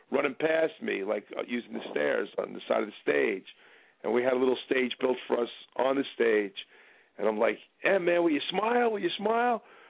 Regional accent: New York, United States; now in Philadelphia, United States; I'm from New York, but I've been doing it out of Philly.

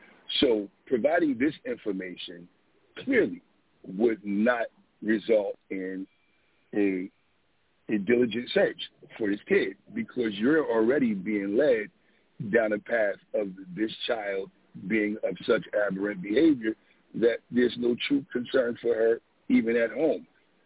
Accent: Paterson, New Jersey, United States; And I'm from New Jersey. I'm from Paterson, New Jersey.

